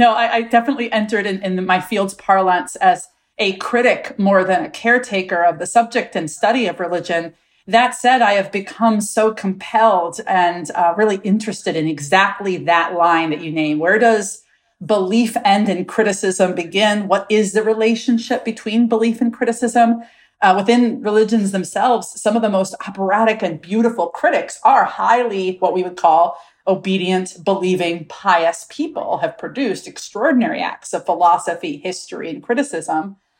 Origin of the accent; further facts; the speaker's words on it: Milwaukee, Wisconsin, United States; I was raised in Milwaukee, Wisconsin, by a vestige of the American socialist movement that had kind of a final heyday in the mid to late 20th century.